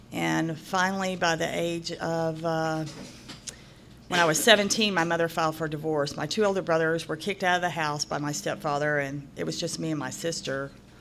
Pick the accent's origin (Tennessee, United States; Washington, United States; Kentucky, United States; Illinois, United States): Tennessee, United States; Nashville; born there; they don't believe me when I tell them I'm from the South. I was born right here in Nashville at Baptist Hospital.